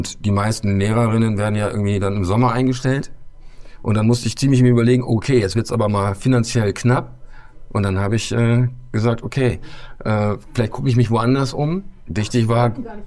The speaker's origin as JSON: {"language": "German", "town": "Minden", "region": "North Rhine-Westphalia", "country": "Germany", "said": "ich komme aus Minden, also ist jetzt nicht so weit weg und habe aber ziemlich lange in Köln studiert."}